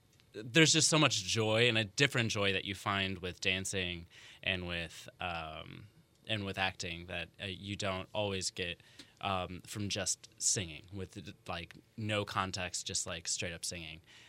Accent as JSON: {"language": "English", "town": "Crown Point", "region": "Indiana", "country": "United States", "tie": "born or raised there", "lives_now": "Chicago, United States", "said": "Born and raised in Crown Point, but now I live in Chicago."}